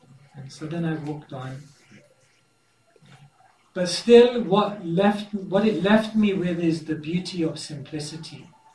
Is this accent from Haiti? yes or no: no; London, United Kingdom; So I said, I'm from London, I've come to get some mercy, give me your blessings.